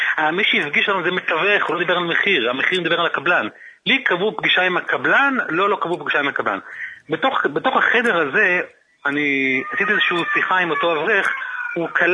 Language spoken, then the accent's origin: Hebrew; Bnei Brak, Tel Aviv District, Israel; אני בני ברקי, בטון ומלידה, אני נולדתי פה